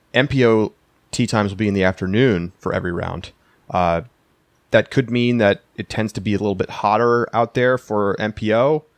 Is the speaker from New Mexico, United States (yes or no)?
yes; Albuquerque, New Mexico, United States; I grew up in Albuquerque. I know what the altitude is like. I know what the heat is like.